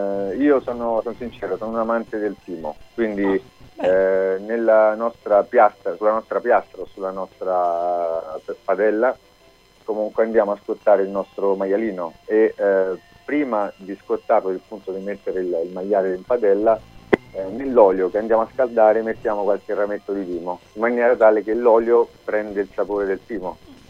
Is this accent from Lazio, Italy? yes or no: yes; Rome, Lazio, Italy; Da romano naturalmente prediligo dei nostri guanciali laziali